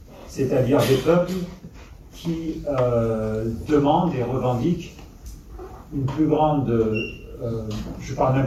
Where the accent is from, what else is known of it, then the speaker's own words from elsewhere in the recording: Algeria; en tant qu'Algérien